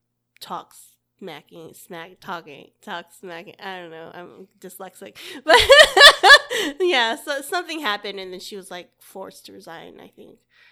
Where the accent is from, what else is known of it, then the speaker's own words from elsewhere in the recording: Hawaii, United States; born there; I was born in Hawaii.